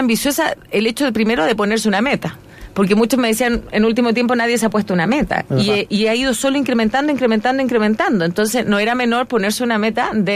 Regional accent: Chile; como ciudadanos, como responsables, como chilenos y chilenas, como dicen, tenemos que asumir

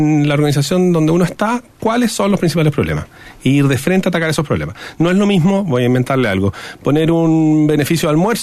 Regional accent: Chile; Nosotros como chilenos ya tenemos más metido en la cabeza el que yo y mi esfuerzo es quien me va a premiar.

